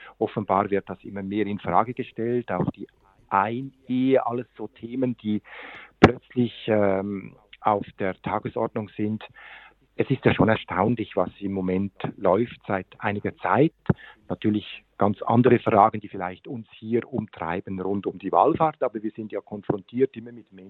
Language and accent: German; Einsiedeln, Schwyz, Switzerland; Ich bin ganz in der Nähe von Einsiedeln aufgewachsen. Das gehört zur Pfarrei und Gemeinde Einsiedeln, Willerzell am Sielsee. Und ich habe dann in Einsiedeln an der Klosterschule auch die Matura gemacht.